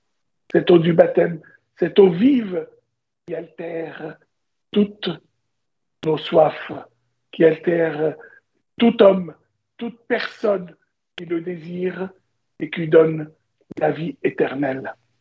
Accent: Lebanon; On dit chez moi au Liban, c'est la grande fête

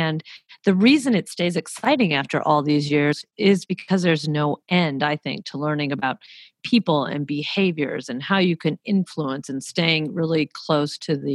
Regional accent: Detroit, Michigan, United States; And, you know, I'm from the Motor City … born and raised there.

